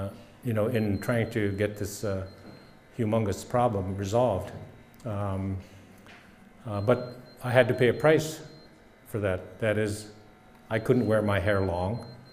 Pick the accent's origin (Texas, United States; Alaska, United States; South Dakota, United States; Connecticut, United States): Alaska, United States; Kotzebue; Of course, my hometown was named by von Kotzebue, who was a Russian captain, a German, but a captain of a Russian vessel, the Rurik, that came there just 200 years ago and left his name there.